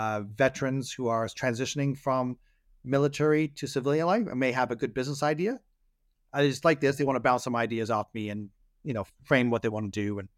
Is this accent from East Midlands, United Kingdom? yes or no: no; Hampstead, London, United Kingdom; moved away as an adult; now in United States; I'm originally from Hampstead, born in Hampstead in North London. Came across the pond in 75. Always been proud of my British roots.